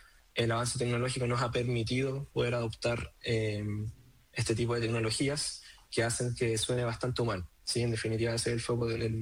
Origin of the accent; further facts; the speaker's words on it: Concepción, Biobío, Chile; más nosotros que somos de Concepción. Bueno, Vicente es de Santiago, yo soy de Concepción.